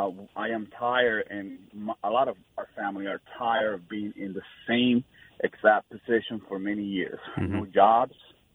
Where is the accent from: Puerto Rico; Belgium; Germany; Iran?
Puerto Rico; Caguas; now in Florida, United States; I am Puerto Rican. I was born and raised in Caguas, Puerto Rico, and I live here now in Florida, but I actually go back and forth